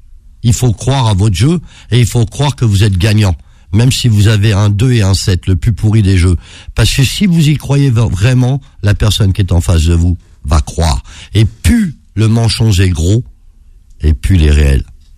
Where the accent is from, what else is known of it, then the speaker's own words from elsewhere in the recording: Paris, Île-de-France, France; C'est de l'amour à Belleville. On est là, on essaie tous de se défendre.